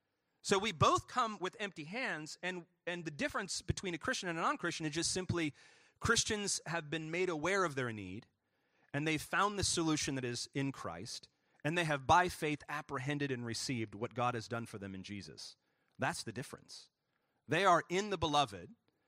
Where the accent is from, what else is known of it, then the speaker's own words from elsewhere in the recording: Texas, United States; Everybody keeps reminding me that Texas is not the South. You're not a Southerner. I'm like, okay, we're Texan.